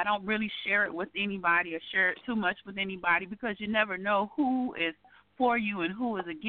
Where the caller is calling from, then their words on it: Miami, Florida, United States; Hi. I'm calling in from Miami.